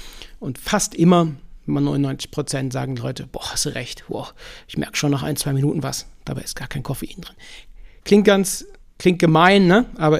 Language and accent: German; North Rhine-Westphalia, Germany; Da bin ich ja aufgewachsen in der Nähe Köln und wohne ich auch, also nicht im Schloss, aber daneben.